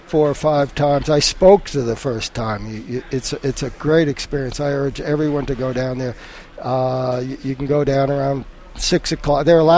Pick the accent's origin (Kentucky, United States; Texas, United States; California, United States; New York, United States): New York, United States; Queens; growing up in Queens in the 50s and Metropolitan Avenue, where we had trolleys and smoky cars and bicycles.